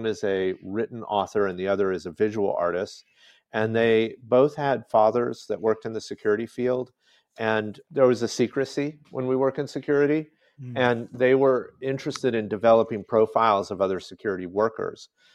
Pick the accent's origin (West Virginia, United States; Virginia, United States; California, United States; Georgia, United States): Georgia, United States; Atlanta; I grew up in Atlanta, Georgia, but rural Georgia, where I spent much of my time, is very different.